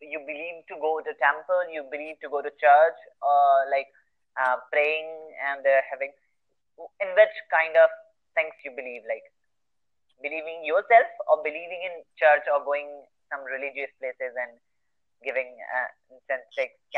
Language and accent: English; Varanasi, Uttar Pradesh, India; English is a second language; So it's very religious, and here is where I live. Like, I'm from Varanasi, and here is, like, everywhere is a temple, God, and, like, people are very religious.